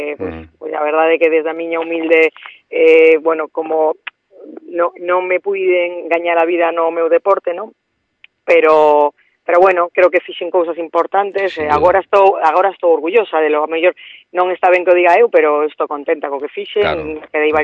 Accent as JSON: {"language": "Galician", "region": "Galicia", "country": "Spain", "lives_now": "Madrid, Spain", "said": "estou máis na miña terra, e, bueno, vivo en Madrid"}